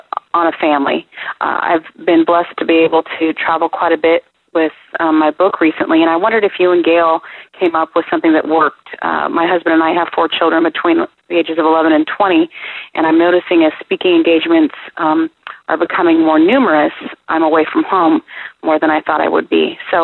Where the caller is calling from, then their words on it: Nashville, Tennessee, United States; also born or lived in California; I'm calling from Nashville, Tennessee. Our family recently moved there from California.